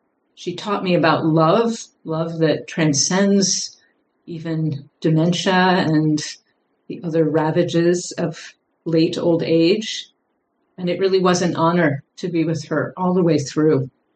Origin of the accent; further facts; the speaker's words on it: Indiana, United States; The only reason really that I'm here in the Midwest, I grew up in Indiana.